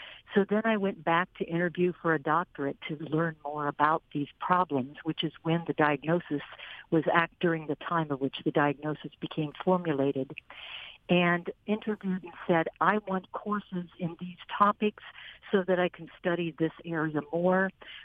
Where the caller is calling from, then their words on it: Ohio, United States; I'm literally standing in a cornfield in Ohio. So I'm right now in Ohio.